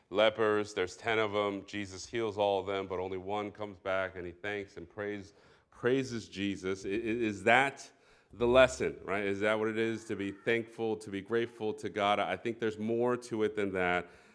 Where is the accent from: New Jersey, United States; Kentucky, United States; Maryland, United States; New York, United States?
Maryland, United States; Silver Spring; We grew up here. We grew up in Montgomery County, and so I graduated from Paint Branch, and my wife graduated from Wooten. So MoCo is like home for me